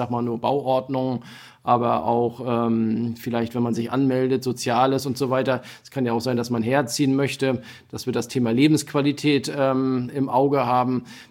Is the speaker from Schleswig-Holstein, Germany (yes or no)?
yes; Lübeck, Schleswig-Holstein, Germany; born there; now in Ludwigslust, Germany; ich zum Beispiel bin auch Zugezogener, ich bin seit 2000 in Ludwigslust, habe in Rostock studiert, bin aber gebürtiger Lübecker.